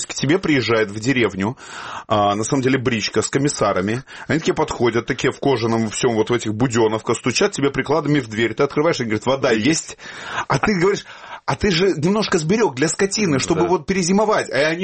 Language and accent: Russian; Crimea, Ukraine; Ты знаешь, я тебе честно, как крымчанин, скажу